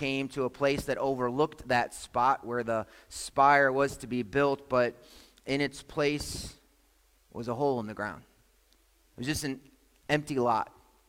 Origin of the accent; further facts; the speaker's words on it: Chicago, Illinois, United States; I'm from Chicago, and one of my favorite places in the world to walk is Michigan Avenue in downtown Chicago.